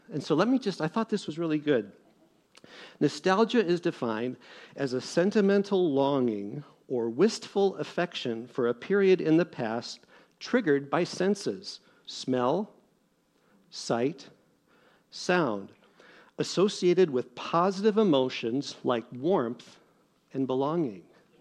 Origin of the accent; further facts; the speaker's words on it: Wisconsin, United States; born there; I was born in Wisconsin. Greendale's a suburb of Milwaukee